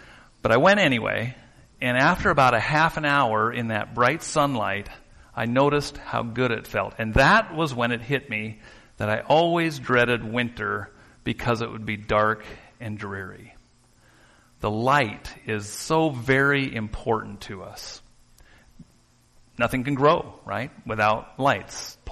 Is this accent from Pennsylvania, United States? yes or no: no; Sitka, Alaska, United States; also born or lived in Western Washington, United States; Living in Alaska, I grew up in Alaska and Sitka, and then in Western Washington